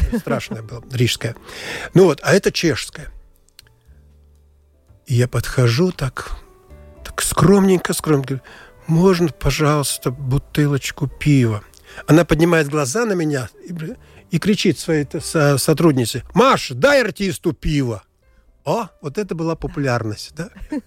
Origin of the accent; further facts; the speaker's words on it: Latvia; first language Latvian; Russian is a second language; я все-таки считаюсь, есть латышский актер, мой родной язык латышский